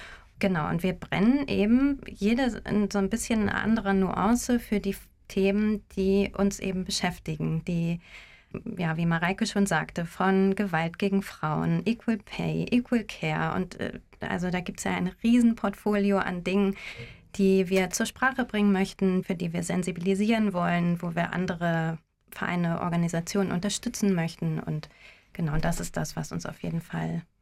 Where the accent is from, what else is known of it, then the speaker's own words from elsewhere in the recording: Schleswig-Holstein, Germany; Ich habe vor einigen Jahren, bin ich wieder zurück in meine Heimat gekommen nach Dithmarschen